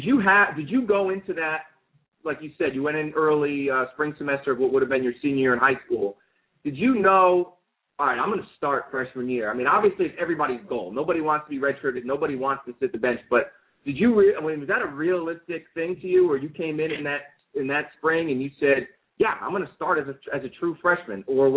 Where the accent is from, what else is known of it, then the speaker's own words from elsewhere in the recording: Norwalk, United States; I mean, when I was at Norwalk, I was a kid from Norwalk.